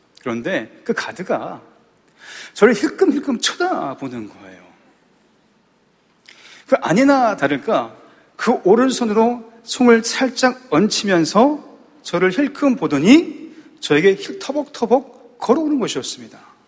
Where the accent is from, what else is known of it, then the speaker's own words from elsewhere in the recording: South Korea; 한국 사람인 것을 제가 어필하고 싶었나 봅니다. 아니야! 한국 사람이야.